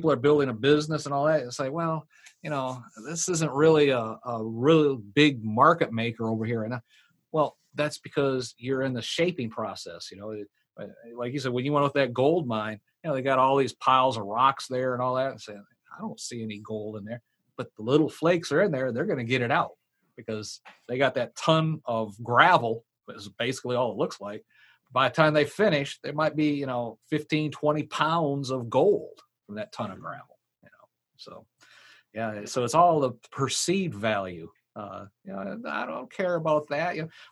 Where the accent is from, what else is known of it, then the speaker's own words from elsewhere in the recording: Michigan, United States; I grew up in Michigan, and, you know, the salt mine was 15 miles from my home